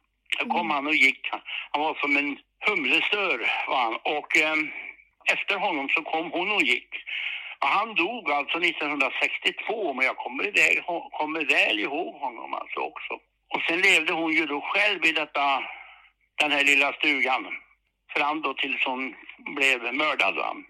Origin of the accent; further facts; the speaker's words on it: Vara, Västra Götaland County, Sweden; då och jag växte upp i Vara alltså.